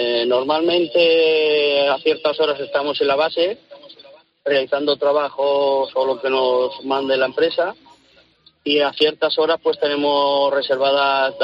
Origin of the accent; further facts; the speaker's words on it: Zaragoza, Aragon, Spain; now in Jaén, Spain; Soy maño de nacimiento y de corazón, pero resido en Jaén capital.